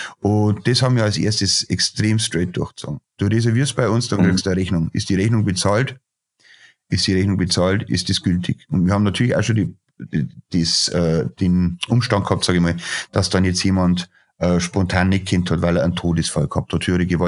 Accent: Bavaria, Germany; bei uns in Bayern sagt man, ein richtig abgewichster Hund

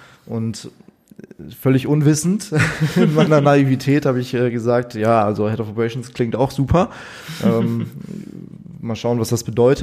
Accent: Bottrop, North Rhine-Westphalia, Germany; also born or lived in Venlo, Netherlands / Munich; bin noch 27 und bin ursprünglich aus Bottrop, also Kind des Ruhrgebiets.

